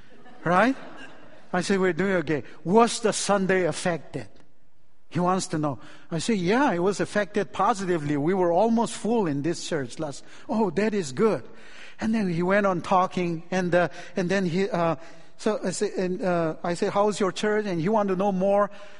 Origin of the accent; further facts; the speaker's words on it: Chicago, Illinois, United States; also born or lived in Indiana / Michigan; So I'm from Midwest. I started in Chicago, so I'm like a Chicagoan.